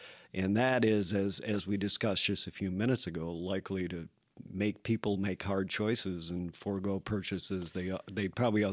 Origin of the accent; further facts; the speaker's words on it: Pierpont Manor, New York, United States; For those, I'm sure, very few of your listeners who don't know where Pierpont Manor, New York is, it's up closer to the Canadian border than anything else.